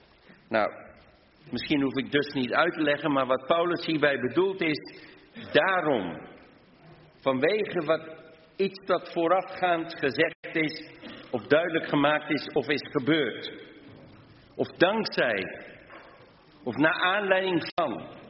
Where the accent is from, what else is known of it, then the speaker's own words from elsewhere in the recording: South Africa; now in Hardenberg, Netherlands; vanochtend uit Hardenberg. Dat is verder dan Harderwijk. En oorspronkelijk komen we uit Zuid-Afrika. Maar we wonen inmiddels bijna 30 jaar hier in Nederland.